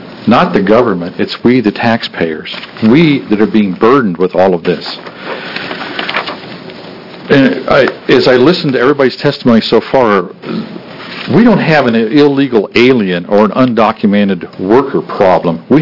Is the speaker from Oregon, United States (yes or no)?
yes; Oregon, United States; I'm from Linn County.